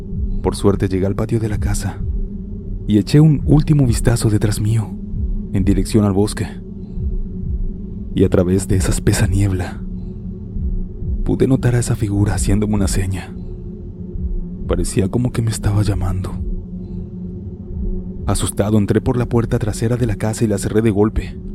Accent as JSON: {"language": "Spanish", "town": "Santa Rita", "region": "Jalisco", "country": "Mexico", "tie": "born or raised there", "also_born_or_lived": "Baja California Sur", "said": "Cuando tenía alrededor de 8 años, Me mudé de mi ciudad natal, Baja California Sur, por cuestiones personales. Mi madre se quedó en dicho lugar, mientras que mi padre me llevó hacia un pueblo en el interior de Jalisco, llamado Santa Rita."}